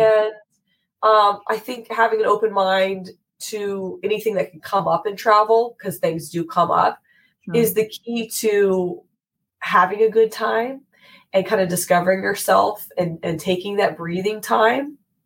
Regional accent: Virginia, United States; where I grew up near Shenandoah National Park

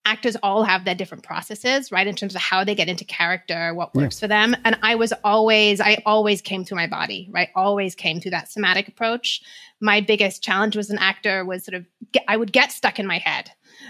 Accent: England, United Kingdom; I grew up in England.

